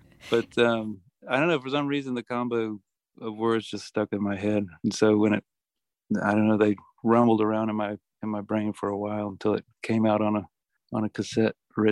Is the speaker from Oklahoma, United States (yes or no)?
no; Columbia, South Carolina, United States; Ben and I grew up together in Columbia, South Carolina.